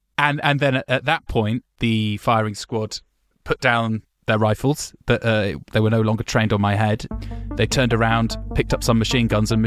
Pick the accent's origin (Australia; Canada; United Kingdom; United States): United Kingdom; my heart can't help but yearn for the opportunity to deliver such happiness and joy in my home country of Great Britain. All I want to do is return to Great Britain